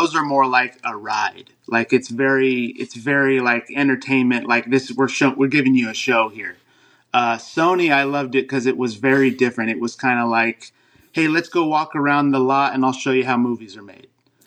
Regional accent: Sacramento, California, United States; also born or lived in Los Angeles; I was born and raised in Sacramento. I lived in L.A. for a while, but I'm back here for now, right now, yeah.

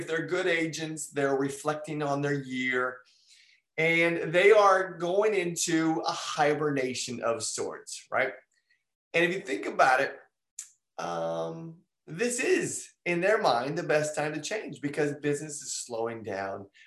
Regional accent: Indiana, United States; I grew up in Indiana, so I do have some friends that used to go hunting

